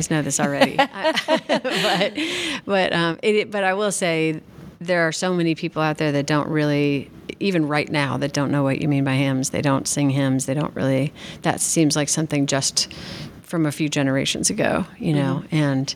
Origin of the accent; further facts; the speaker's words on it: St. Louis, Missouri, United States; Yeah, I grew up in St. Louis also, which lots of different churches